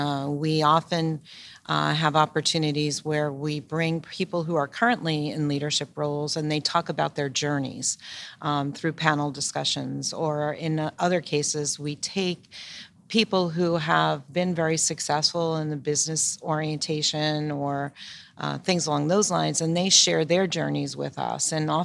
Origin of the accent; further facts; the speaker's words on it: New Jersey, United States; often growing up in New Jersey and just going to public schools in New Jersey